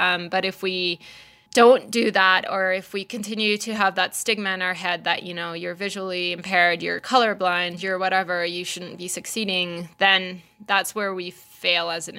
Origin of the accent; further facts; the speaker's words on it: Malaysia; When I grew up in Malaysia, I did go to a private school